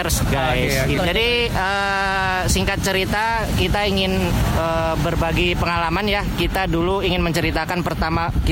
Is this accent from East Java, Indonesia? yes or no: yes; Surabaya, East Java, Indonesia; Aku Surabaya